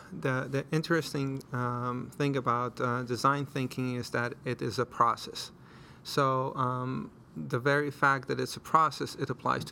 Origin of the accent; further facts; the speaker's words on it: Croatia; So I was born in Europe, in Croatia, and grew up, I guess, in a little bit of a dual interest childhood